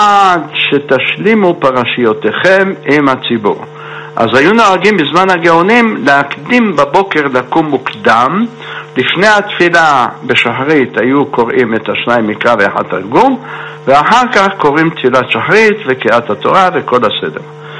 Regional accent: Jerusalem, Jerusalem District, Israel; ירושלמי, נולדתי בירושלים וגדלנו בין גדולי הרבנים, האשכנזים והספרדים.

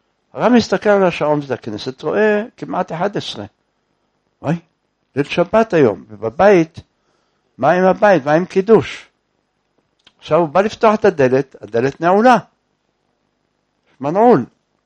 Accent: Jerusalem, Jerusalem District, Israel; born there; כי נולדתי אחרי 5 בנות ושתי הפלות. אז הייתה שמחה, רעש גדול, היה בירושלים

